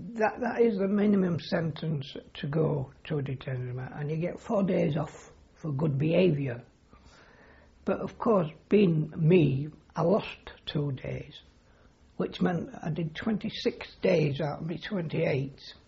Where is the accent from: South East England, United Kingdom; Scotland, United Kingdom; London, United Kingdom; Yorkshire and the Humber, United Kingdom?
Yorkshire and the Humber, United Kingdom; York; Well, of course, they said to me, where are you from? You know, and I said, York. I didn't know whether they meant what garrison or what. But I said, York.